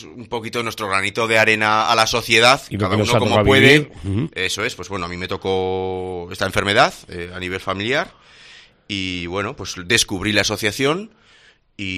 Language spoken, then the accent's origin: Spanish; Navarre, Spain; yo ahora, si quiero opositar para mi tierra, para Navarra, yo no he tenido la oportunidad de aprender euskera